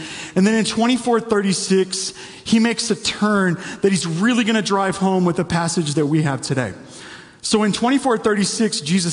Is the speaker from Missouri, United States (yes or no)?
yes; St. Louis, Missouri, United States; I grew up in St. Louis, so it was just kind of across the state to the inner city part of Kansas City.